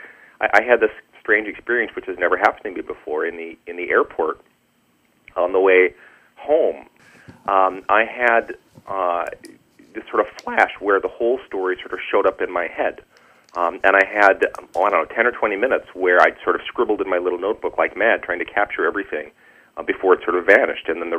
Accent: Wisconsin, United States; I'm from Wisconsin, and I spent some time also in Seattle, and we have all of these Scandinavian settlers here from way, way back.

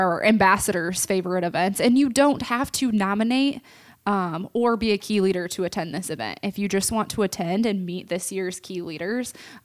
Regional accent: Hinton, Iowa, United States; I grew up in Hinton, just north of Sioux City.

